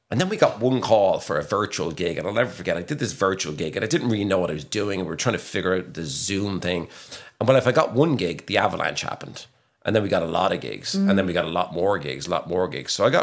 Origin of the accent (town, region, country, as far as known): Williamstown, Munster, Ireland